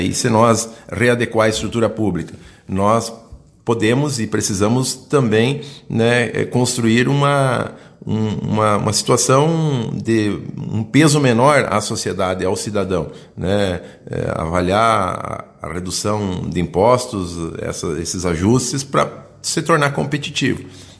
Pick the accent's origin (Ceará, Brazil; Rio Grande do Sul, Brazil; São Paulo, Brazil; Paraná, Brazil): Rio Grande do Sul, Brazil; Santo Augusto; also born or lived in Ijuí; E eu sou natural de Juí, morei sempre em Santo Augusto, sou agricultor